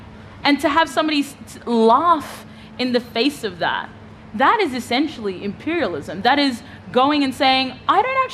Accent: Australia; In the 20 years of my, you know, growing up in Australia.

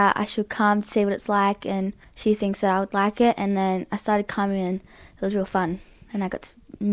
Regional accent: Young, New South Wales, Australia; I'm 12 and I'm from Young.

